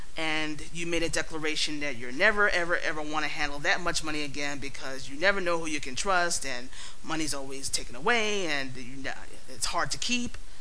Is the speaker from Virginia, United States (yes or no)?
no; Bronx, New York, United States; accent: Bronx; You know, I'm from New York, and I live in the Bronx, and I was raised here. And I have a very distinct Bronx accent, so I'm going to say things a little funny.